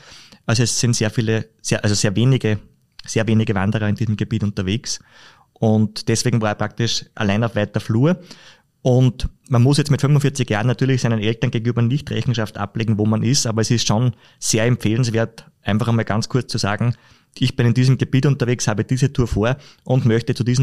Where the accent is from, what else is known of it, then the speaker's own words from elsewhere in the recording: Upper Austria, Austria; Bei uns in Oberösterreich sind ja die meisten Berge aus Kalkstein